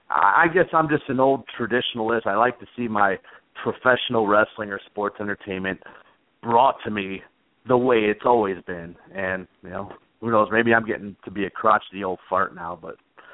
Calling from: Chicago, Illinois, United States; from Chicago. How you doing?

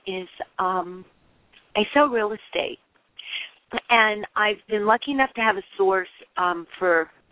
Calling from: Calabasas, California, United States; Oh, I'm from … I'm in Calabasas, so I'm very close.

